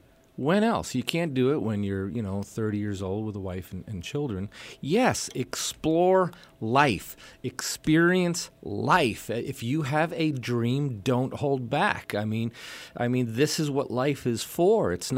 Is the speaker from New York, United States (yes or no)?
yes; Beacon, New York, United States; No, I grew up in New York, and my neighbor was was someone that we used to make fun of in Beacon, New York, right on the Hudson River.